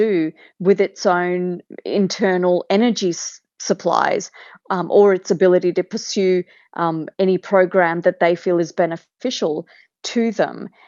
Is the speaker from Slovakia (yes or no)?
no; Australia; But the first question people ask us is, where are you from? And we say Australia.